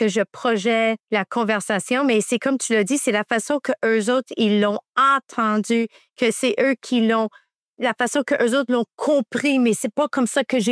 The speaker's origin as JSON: {"language": "French", "town": "Hamilton", "region": "Ontario", "country": "Canada", "said": "Je suis ici de Hamilton, Ontario."}